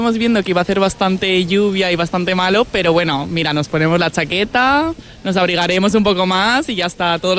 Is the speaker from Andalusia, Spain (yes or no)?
no; Santander, Cantabria, Spain; De Santander.